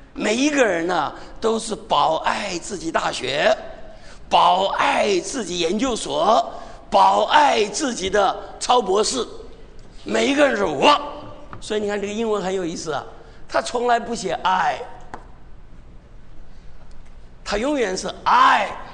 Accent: China; 我们中国人有句话叫做什么？

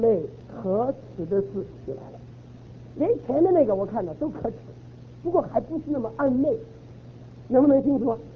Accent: China; 我们是中国人呢、啊，有中国人一个特点呢

